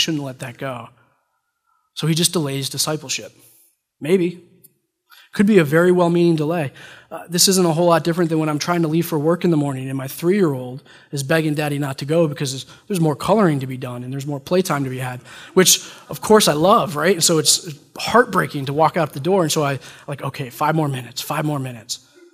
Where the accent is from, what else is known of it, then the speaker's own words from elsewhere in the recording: New York, United States; I grew up in Schoharie County. I don't know how many people know where that is or what that is. So while the accent's different, there's a few words that are just unique to Schoharie County